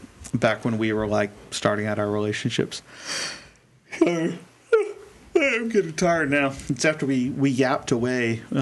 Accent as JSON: {"language": "English", "region": "California", "country": "United States", "said": "Because I'm from California and my skin is so dry, it just soaked up all the water."}